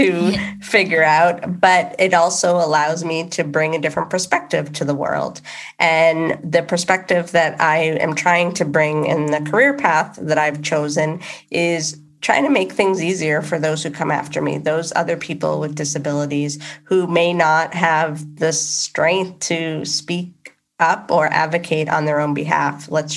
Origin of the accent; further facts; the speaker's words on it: East Coast, United States; So I moved, I grew up in on the East Coast. I moved to the West Coast after college and then moved back to the East Coast